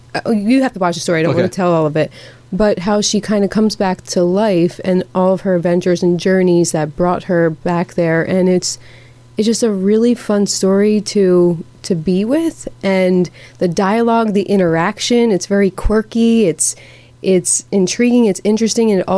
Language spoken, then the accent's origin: English; Langhorne, Pennsylvania, United States; moved away as an adult; also born or lived in Philadelphia; But no, I grew up in Langhorn, Pennsylvania, and I lived there for most of my life until I was 18. I moved to Philadelphia and lived there for a few years